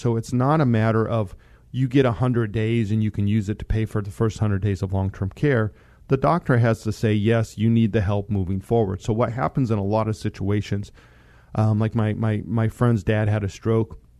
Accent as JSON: {"language": "English", "town": "Monte Vista", "region": "Colorado", "country": "United States", "tie": "born or raised there", "said": "So where I grew up in Monte Vista, Colorado, Home Lake Veterans Center is right there."}